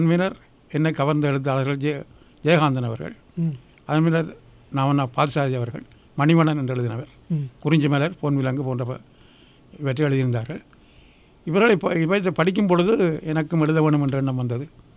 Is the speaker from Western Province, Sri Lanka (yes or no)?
no; Avarangal, Northern Province, Sri Lanka; நான் பிறந்தது ஆவரங்கால் என்ற கிராமத்தில், படித்தது ஆவரங்கால் மெதரிச மிஷன் பள்ளிக்கூடத்தில்